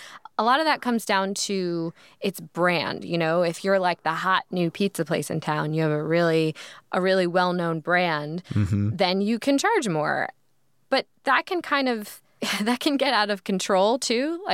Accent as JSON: {"language": "English", "town": "New York City", "region": "New York", "country": "United States", "said": "Fold it in half. I'm a New Yorker."}